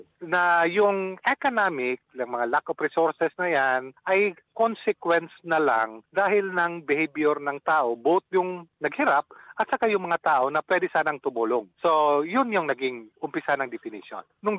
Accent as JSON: {"language": "Tagalog", "town": "Butuan", "region": "Caraga", "country": "Philippines", "said": "taga Butuan City ako"}